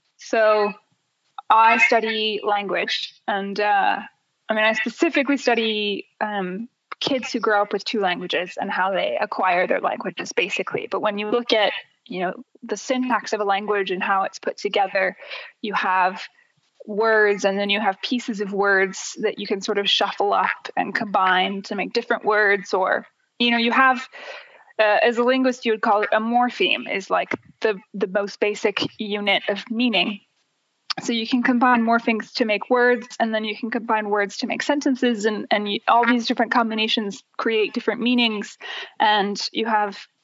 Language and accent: English; North Carolina, United States; And I grew up in North Carolina, which has a very warm climate.